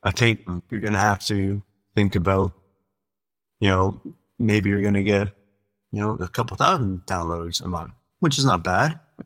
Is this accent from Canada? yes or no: yes; Canada; as I say, I'm from Canada, and thanks to the internet, I can listen to baseball games on my phone